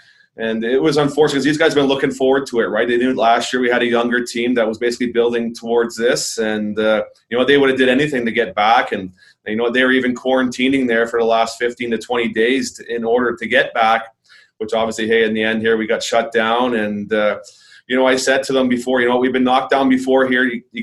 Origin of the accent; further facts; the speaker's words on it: Oshawa, Ontario, Canada; I'm from Ontario, right? And kind of born in Oshawa, been basically played my junior in Peterborough, right?